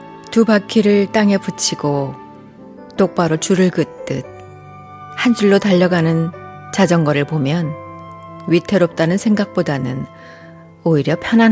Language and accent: Korean; Yeonggwang, South Jeolla, South Korea; 저 어렸을 적에 그 시골 살았었거든, 영광.